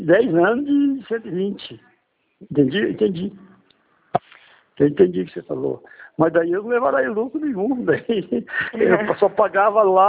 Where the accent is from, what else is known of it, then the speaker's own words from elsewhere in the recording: Assis, São Paulo, Brazil; Porque você deve saber aí, eu sou de Assis aqui.